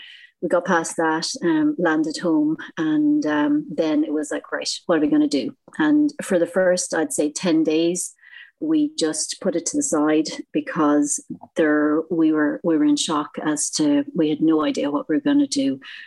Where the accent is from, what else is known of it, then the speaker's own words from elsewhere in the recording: County Laois, Ireland; moved away as an adult; also born or lived in United Kingdom / Australia; now in Isle of Man; I'm originally from Ireland, a little place called County Laois, and I've been living in the Isle of Man for the last 5 years.